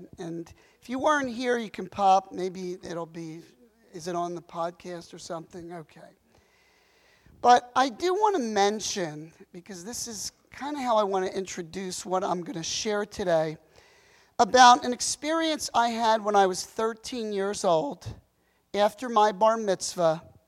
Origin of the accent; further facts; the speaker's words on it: Philadelphia, Pennsylvania, United States; But something happened to me. I grew up in Northeast Philadelphia.